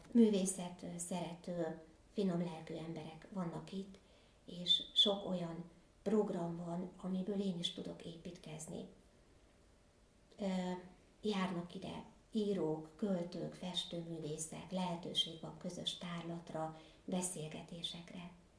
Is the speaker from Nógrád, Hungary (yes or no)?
yes; Salgótarján, Nógrád, Hungary; Én nem is erről a tájról származok, hanem én Salgótarjánba születtem